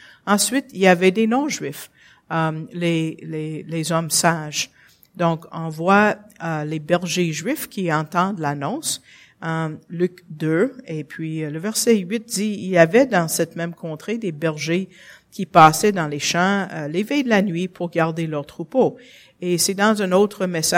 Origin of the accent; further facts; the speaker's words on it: St. Louis, Missouri, United States; born there; French is a second language; Je suis née à Saint-Louis, aux États-Unis. Je suis américaine.